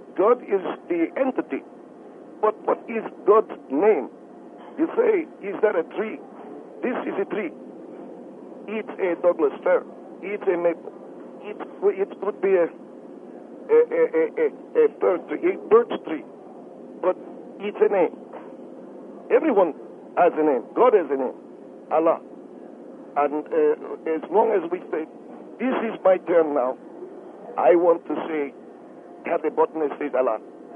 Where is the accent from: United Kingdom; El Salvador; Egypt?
Egypt; now in United States; Well, I'm from Egypt. I love this country, but I'm not really Arab American. I'm Arab, an Egyptian